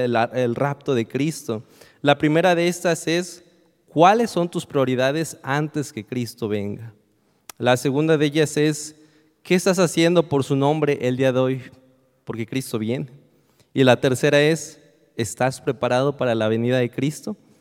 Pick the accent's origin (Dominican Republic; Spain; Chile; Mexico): Mexico; Así somos los mexicanos. Los mexicanos dejamos todo al último momento.